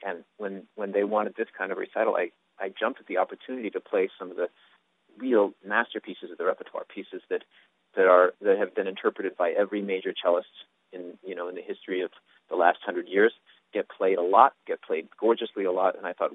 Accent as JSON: {"language": "English", "town": "Tacoma", "region": "Washington", "country": "United States", "tie": "born or raised there", "lives_now": "San Antonio, United States", "said": "I came for my good friend Troy Peters, who I grew up with out on the West Coast in Tacoma, Washington."}